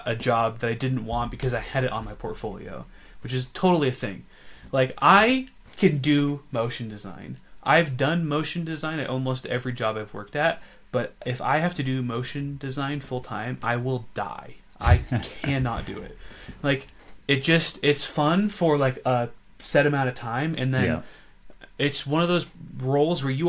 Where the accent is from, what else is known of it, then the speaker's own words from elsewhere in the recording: Denver, Colorado, United States; And also, I'm from Denver.